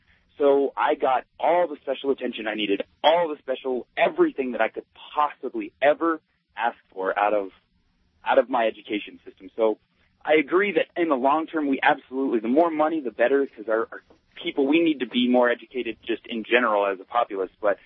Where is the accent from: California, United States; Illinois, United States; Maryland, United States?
California, United States; Los Angeles; I was born in California. I lived in East L.A. until I was 11 years old.